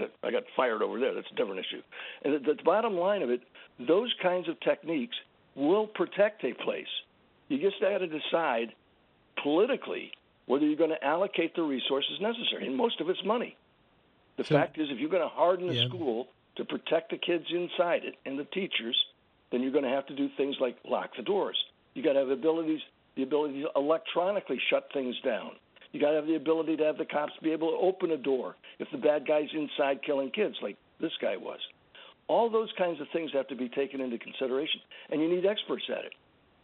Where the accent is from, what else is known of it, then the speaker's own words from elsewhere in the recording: San Antonio, Texas, United States; born there; And I was born in San Antonio, which is the biggest city close enough to Uvalde.